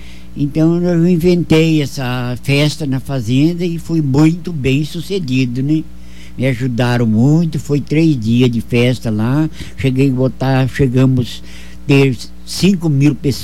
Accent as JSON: {"language": "Portuguese", "town": "Dourados", "region": "Mato Grosso do Sul", "country": "Brazil", "said": "hoje a cidade cresceu, que nem eu que sou de Dourados já não estou conhecendo muito."}